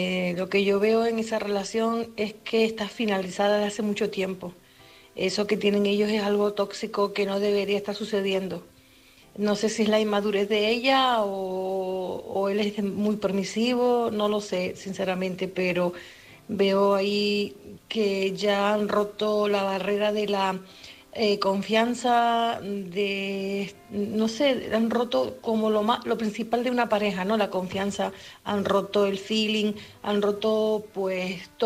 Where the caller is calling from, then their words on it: Canary Islands, Spain; de Tenerife.